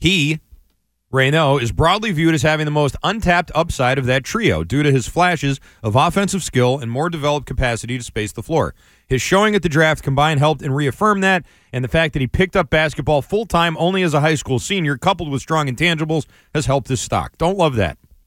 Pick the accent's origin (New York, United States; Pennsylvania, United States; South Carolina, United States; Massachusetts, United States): Massachusetts, United States; Boston; I am not from the Midwest originally. I am from the north end of Boston.